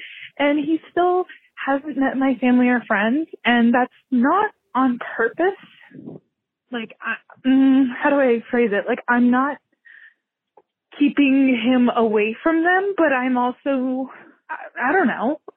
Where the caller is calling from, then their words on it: California, United States; I'm calling from California.